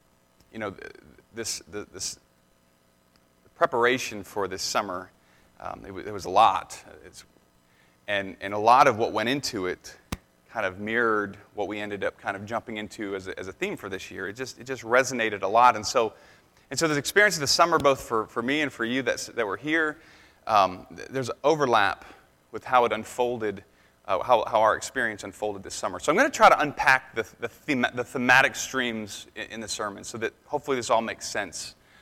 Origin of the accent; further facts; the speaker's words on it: Ohio, United States; here comes … from Ohio. You should have seen people's faces. Oh, you're from the States. Oh, interesting. Yeah, we live in Ohio.